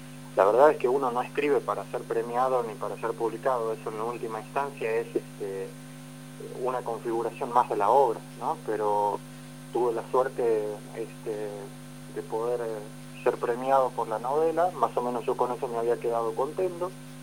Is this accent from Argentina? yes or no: yes; Tartagal, Salta, Argentina; Y yo, que bueno, por mi parte soy de Tartagal y voy con una novela también.